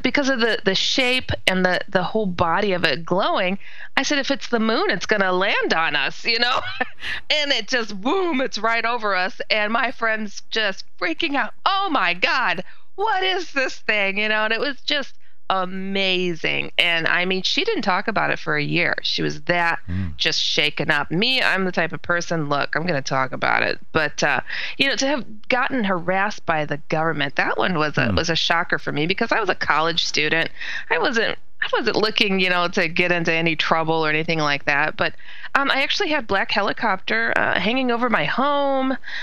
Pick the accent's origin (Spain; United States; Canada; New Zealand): United States; Milwaukee, Wisconsin; I'm actually from Wisconsin, downtown Milwaukee, Wisconsin